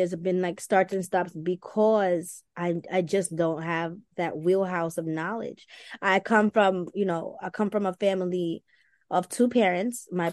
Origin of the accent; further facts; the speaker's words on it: Brooklyn, New York, United States; I have never had the luxury of being absent-minded around a man because I am from Brooklyn. I'm a Brooklyn gangster.